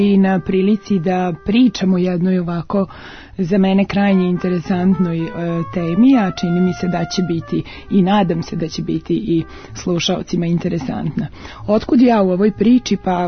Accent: Novi Sad, Vojvodina, Serbia; 16 godina sam provela u savjetovalištu za porodicu Novosadske predškolske ustanove Radosno detinjstvo, jer dolazim iz Novog Sada.

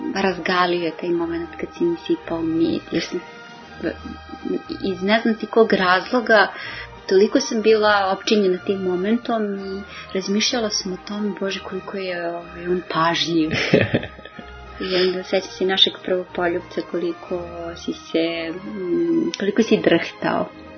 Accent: Vršac, Vojvodina, Serbia; now in Belgrade, Serbia; Mi smo iz Vršca došli u Beograd

